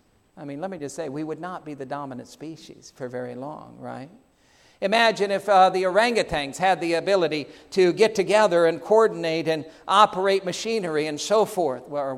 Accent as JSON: {"language": "English", "region": "New York", "country": "United States", "tie": "born or raised there", "said": "I grew up in the East Coast in New York"}